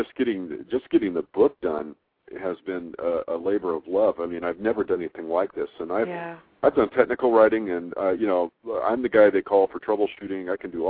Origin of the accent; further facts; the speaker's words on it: El Paso, Texas, United States; I was born in El Paso, Texas, and on in Fort Bliss, Army base there.